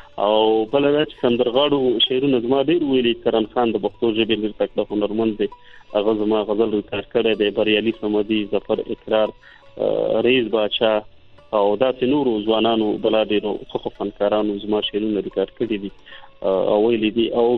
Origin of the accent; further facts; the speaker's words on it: Nangarhar, Afghanistan; now in Kohat, Pakistan; زه د افغانستان د ننګرهار ولایت یم، خاص کمینه دی بالا ولسوالۍ، اوس مهال په کوزه پښتونخوا کې په کوهار کې ژوند کوم.